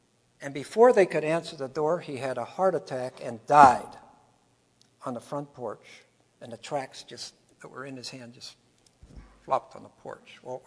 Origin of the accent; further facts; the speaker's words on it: Pennsylvania, United States; And I says, "I'm from Pennsylvania."